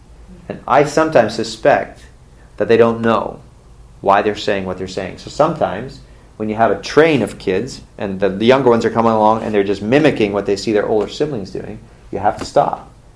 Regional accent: Toronto, Ontario, Canada; moved away as an adult; now in Mississippi, United States; Okay, we came from Toronto, Canada.

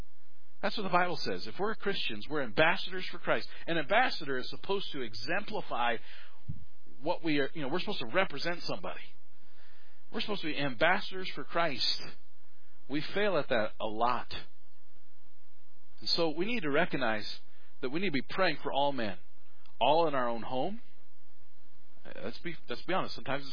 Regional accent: United States; And I don't think it's wrong, as an American, to be critical and to criticize

